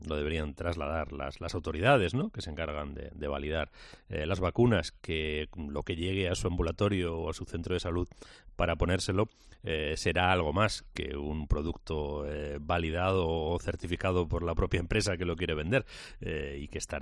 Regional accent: Community of Madrid, Spain; como madrileño a mí me llama mucho la atención

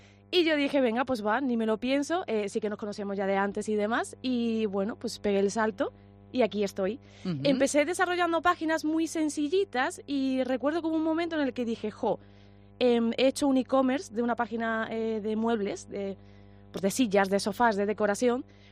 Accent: Córdoba, Andalusia, Spain; now in Ferrol, Spain; a Ferrol llego básicamente por amor, porque yo soy de Córdoba.

